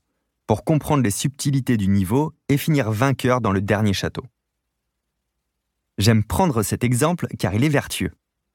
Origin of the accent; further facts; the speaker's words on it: La Rochelle, Nouvelle-Aquitaine, France; born there; Je partage mon temps entre mon logement à Hénande, un village près de ma ville natale, La Rochelle